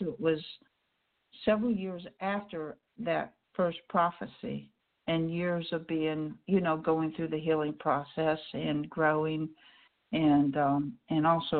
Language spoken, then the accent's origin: English; Illinois, United States; And I said, I'd rather, even though I'm from Illinois, I'd rather be in Alabama with my sisters rather than in Illinois with my brothers.